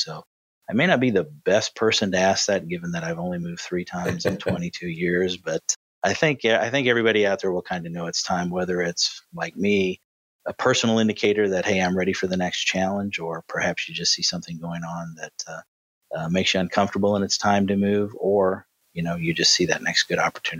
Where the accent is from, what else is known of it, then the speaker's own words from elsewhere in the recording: Montgomery City, Missouri, United States; town called Montgomery City, which oddly enough was my home, or not oddly enough, luckily enough was my hometown. I was actually able to go back to the place I grew up and do economic development.